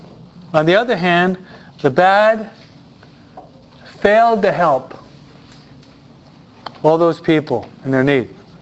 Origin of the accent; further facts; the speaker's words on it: New York, United States; I'm a New Yorker.